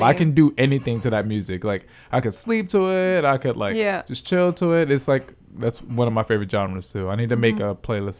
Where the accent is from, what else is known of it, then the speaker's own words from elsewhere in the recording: New York City, New York, United States; Like, I'm from Harlem. And in Harlem, you'll hear like rap music.